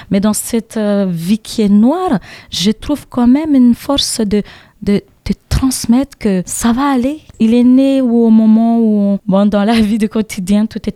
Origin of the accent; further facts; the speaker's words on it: Nîmes, Occitanie, France; Pourquoi pas chanter chez moi à Nîmes.